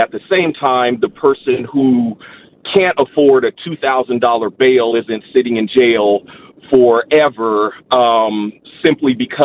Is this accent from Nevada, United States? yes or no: yes; Las Vegas, Nevada, United States; I'm from Vegas. I'm African-American, I'm educated, conservative as well.